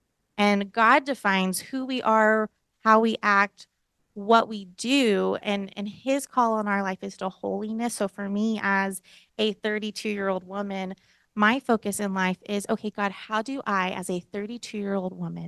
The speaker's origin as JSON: {"language": "English", "region": "Texas", "country": "United States", "tie": "born or raised there", "said": "I grew up in Texas, lived in Portland for about 6 months church planting in 2017, moved back to Texas"}